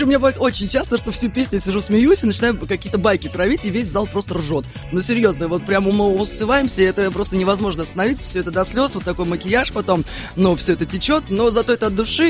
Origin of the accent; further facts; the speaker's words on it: Moscow, Russia; Я вообще коренная москвичка